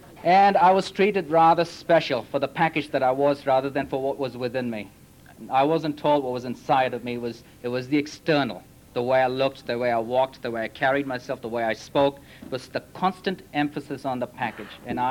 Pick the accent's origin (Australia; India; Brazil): India; Mumbai, Maharashtra; also born or lived in Detroit, United States / Chicago, United States; now in United States; I come from Bombay, India, through Detroit and Chicago to California. So quite a route.